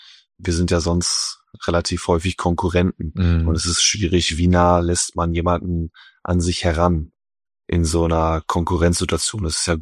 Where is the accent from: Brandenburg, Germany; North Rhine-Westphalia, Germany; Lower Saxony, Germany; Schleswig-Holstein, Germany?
North Rhine-Westphalia, Germany; Warstein; Ich bin, würde ich sagen, sehr behütet aufgewachsen auf dem Land. Mhm. Bin sehr glücklich darüber. In Warstein, sehr ruhige Gegend